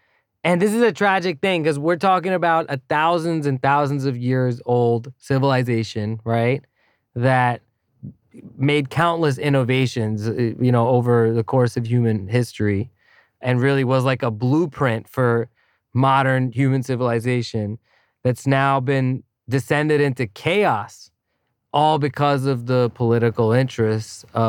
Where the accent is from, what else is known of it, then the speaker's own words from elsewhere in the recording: Thailand; like even like as a kid growing up in Thailand